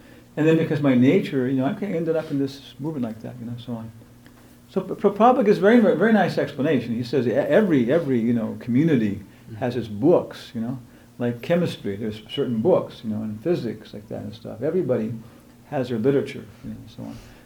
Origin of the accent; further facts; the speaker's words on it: California, United States; also born or lived in Guam; Yeah, actually, I grew up in California. I was born on Guam.